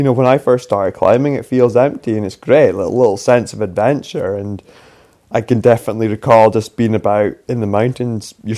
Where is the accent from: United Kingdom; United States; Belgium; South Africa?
United Kingdom; Tain, Scotland; So my introduction would have been through Scouts in Tain. I'm from Tain originally.